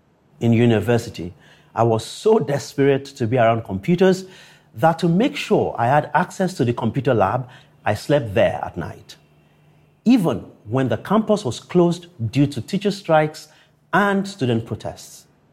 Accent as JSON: {"language": "English", "town": "Akure", "region": "Ondo", "country": "Nigeria", "tie": "born or raised there", "said": "growing up in Akure, a town 350 kilometers from Lagos, it felt like a place that was disconnected from the rest of the world, and one where hope and dreams were limited."}